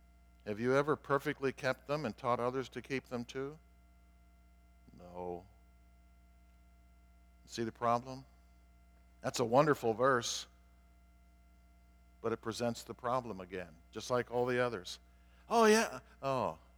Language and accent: English; Colorado, United States; I think of growing up in Colorado and seeing the giant feedlots with cattle out there